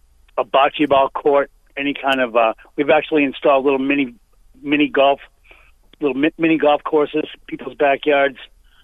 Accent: Brewster, Massachusetts, United States; I grew up right here in Brewster, right across the street from a large nursery.

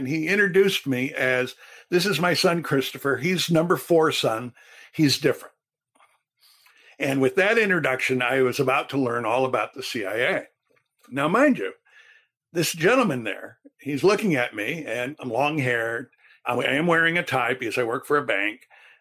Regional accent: Turkey; also born or lived in Thailand; You know, I grew up in Turkey and Thailand. I didn't grow up in Illinois.

